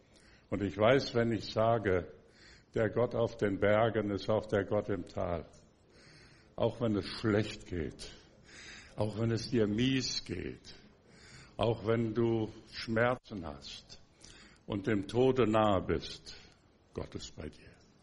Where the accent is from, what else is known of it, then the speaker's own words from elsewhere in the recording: Poland; now in Germany; Wir sind ja von Polen rüber gemacht. Wir haben nicht so das Deutsch gesprochen, wie man hier im Rheinland tut.